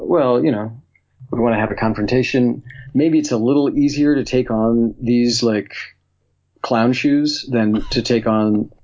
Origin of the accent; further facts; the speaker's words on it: the South, United States; I'm from the South. It's a familiar story